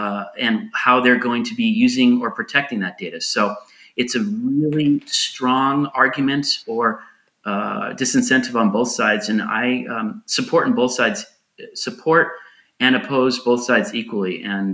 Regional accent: United States; now in Portugal; Well, I live in Portugal now. Even though I'm an American, I still have to say Portugal.

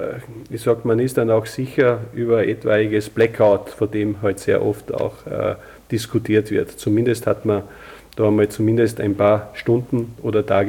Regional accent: Austria

